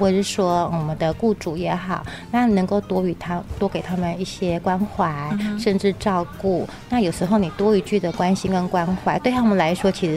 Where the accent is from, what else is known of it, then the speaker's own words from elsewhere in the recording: Taiwan; 希望除了我们台湾人了解他们以外，也希望他们可以融入我们台湾人的生活环境里面。